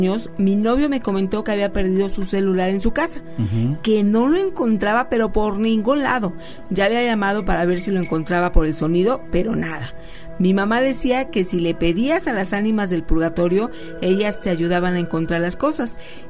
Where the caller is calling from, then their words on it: Michoacán, Mexico; de Michoacán.